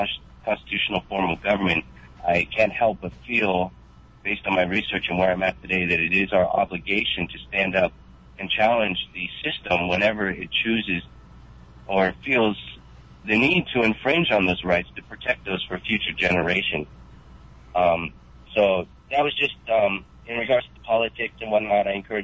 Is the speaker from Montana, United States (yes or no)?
no; San Jose, California, United States; I was born and raised American. I possessed U.S. citizenship because I was born in America. I was born in San Jose.